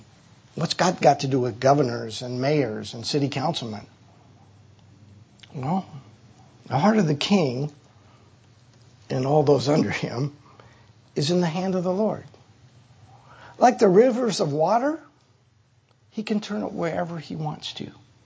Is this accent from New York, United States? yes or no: no; Nebraska, United States; And since I'm from Nebraska and my wife's from Iowa, I know this.